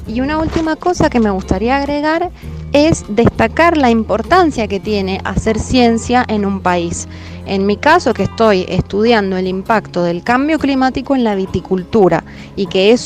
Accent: Mendoza, Argentina; also born or lived in Santa Cruz; Soy de Mendoza adoptada porque por cuestiones familiares nací en Santa Cruz, pero desde los 2 años que vivo acá.

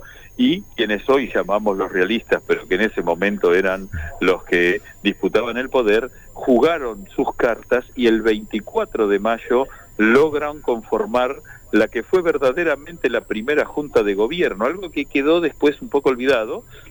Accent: Argentina

